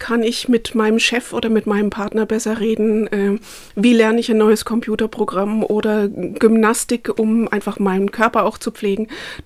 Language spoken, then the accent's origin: German; North Rhine-Westphalia, Germany; moved away as an adult; now in Würzburg, Germany; Ich habe einen Migrationshintergrund. Geboren bin ich in Westfalen und aufgewachsen und bin dann zum Studium nach Würzburg gekommen. Und seitdem bin ich mit einer Unterbrechung eigentlich immer hier im Bereich Untermain gewesen oder in Würzburg.